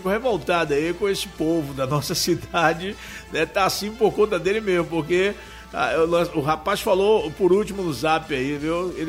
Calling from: Quaraci, Bahia, Brazil; viu? É, tô aqui em Itabuna, mas sou de Quaraci.

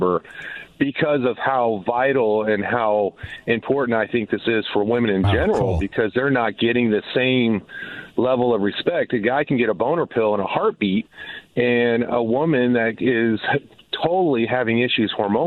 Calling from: Bristol, United States; I'm from Bristol.

